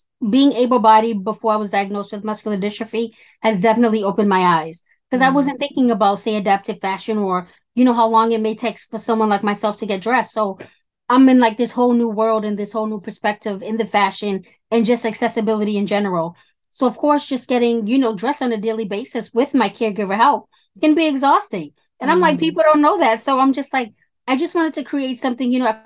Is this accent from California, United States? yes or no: no; Cambridge, Massachusetts, United States; I'm from Cambridge, Massachusetts, and I'm the CEO and founder of Girls Chronically Rock Clothing Brand.